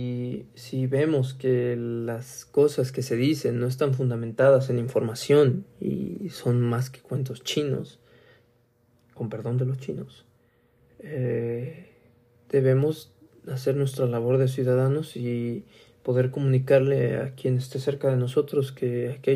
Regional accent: Mexico; ¿Qué podemos hacer como mexicanos?

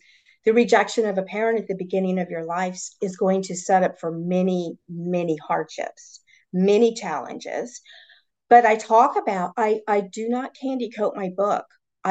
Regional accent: Colorado, United States; I actually, I went through, because being born and raised in Colorado, I went through the court system to try to find her.

